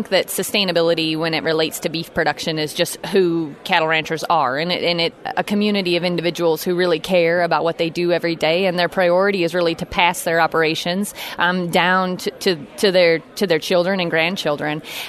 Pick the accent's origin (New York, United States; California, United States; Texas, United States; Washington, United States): California, United States; And I grew up in California where arrows are shot pretty frequently.